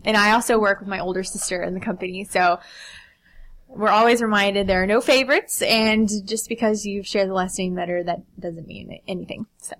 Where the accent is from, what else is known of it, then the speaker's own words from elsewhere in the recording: Pasadena, Texas, United States; I am from Pasadena, born and raised, lived here my entire life.